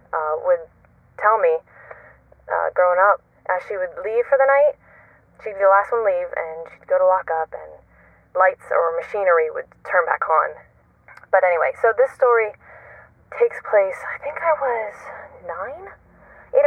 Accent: Maryland, United States; now in Florida, United States; I'm from Maryland, currently living in Florida.

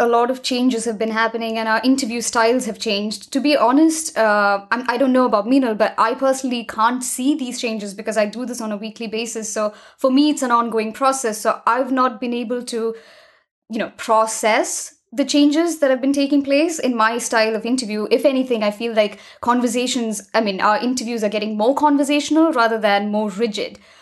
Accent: India; I come from India. I live in a first world country now.

